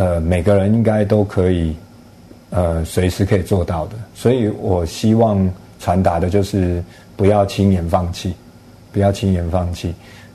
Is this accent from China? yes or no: no; Taiwan; 因为我们台湾人民不会想要浪费这种钱